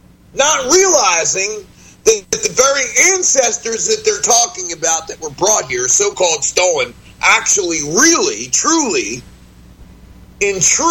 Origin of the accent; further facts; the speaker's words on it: New Jersey, United States; I was raised in New Jersey where we all got along and we all loved each other.